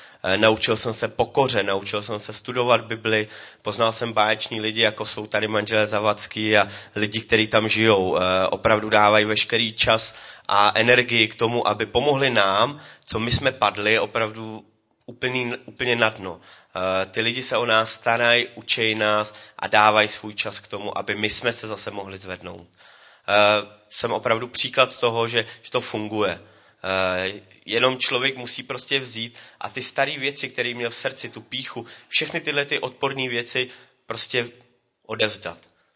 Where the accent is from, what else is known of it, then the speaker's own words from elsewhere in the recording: Teplice, Ústí nad Labem Region, Czechia; já jsem z Teplic, je mi 37 let